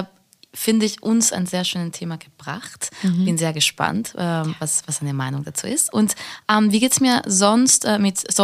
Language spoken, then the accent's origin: German; Spain; now in Berlin, Germany; Und ich bin ja nach Berlin gekommen, ich bin in Spanien aufgewachsen. Bin nach Berlin gekommen, weil Berlin sich wie eine viel freiere Stadt gefühlt hat für mich.